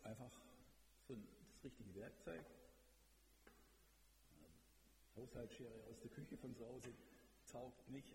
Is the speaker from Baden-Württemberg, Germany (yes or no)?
yes; Baden-Württemberg, Germany; So, ich bin Schwabe, mehr reiße ich nicht ab.